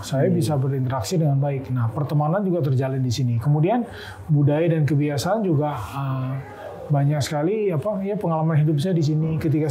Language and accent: Indonesian; Pontianak, West Kalimantan, Indonesia; Saya dari Pontianak, lahir, besar, sekolah, sampai SMA di Pontianak. Kemudian kuliahnya di Jogja.